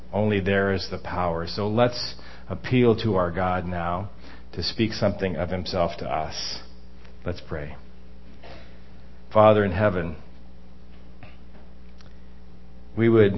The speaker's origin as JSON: {"language": "English", "town": "Washington", "region": "District of Columbia", "country": "United States", "said": "You know, I come from Washington, D.C."}